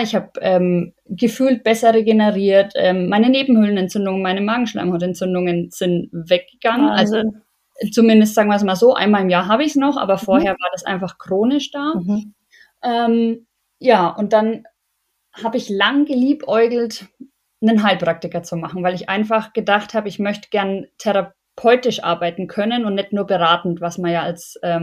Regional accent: Bavaria, Germany; now in Munich, Germany; Ich komme tatsächlich aus Unterfranken im Landkreis Schweinfurt und bin dann durch meinen Beruf, also du hast ja schon gesagt, ich bin Polizistin und bin dann nach meinem Studium nach München gekommen und bin dort auch bis heute geblieben. Also ich arbeite nach wie vor in München

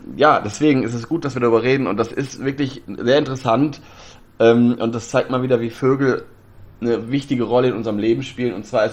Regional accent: Lower Saxony, Germany; das ist westliches Niedersachsen, wo die leben, also in meinem Geburtsort

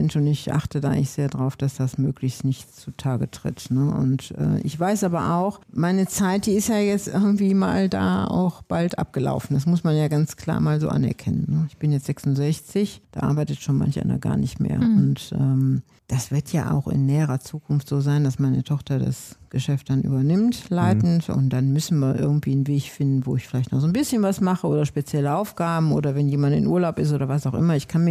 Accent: Wuppertal, North Rhine-Westphalia, Germany; Ja, Wuppertal ist meine Heimat. Ich bin ja immer wieder hierhin zurückgekehrt

